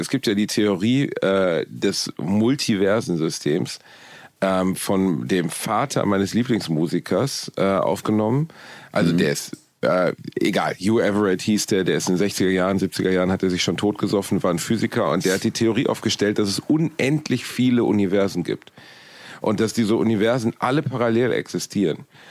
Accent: Germany; first language German; Ganz ehrlich, ich bin Deutscher und Deutsch ist meine Muttersprache

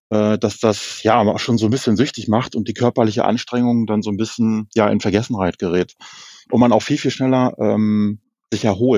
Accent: Hanover, Lower Saxony, Germany; Bei uns in Hannover ist ja der Harz nicht ganz so weit weg, so circa 1,5 Stunden mit dem Auto entfernt

